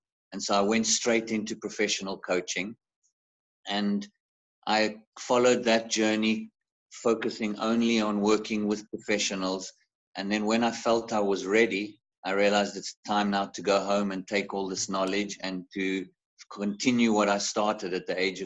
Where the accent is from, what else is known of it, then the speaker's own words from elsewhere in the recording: Zimbabwe; when I grew up in Africa. I was actually born in Zimbabwe.